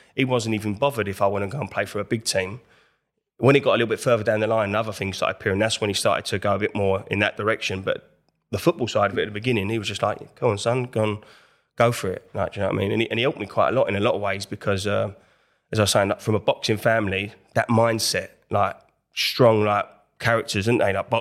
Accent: Enfield, London, United Kingdom; I'm in from Enfield, North London. That was from that area.

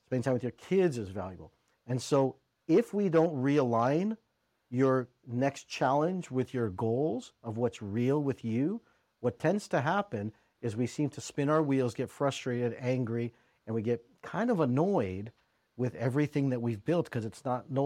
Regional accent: India; As an Indian guy, like, Indian guys don't kind of go through that path of divorce.

